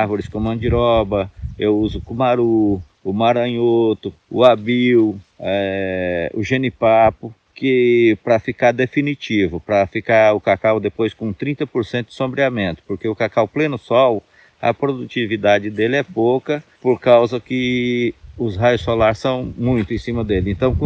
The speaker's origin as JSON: {"language": "Portuguese", "region": "Pará", "country": "Brazil", "tie": "born or raised there", "also_born_or_lived": "Nova Esperança, Paraná", "said": "tenho 55 anos, sou natural de Nova Esperança, Paraná. Vim para a região do Pará, a nossa região aqui, quando criança, em 1969, com meus pais."}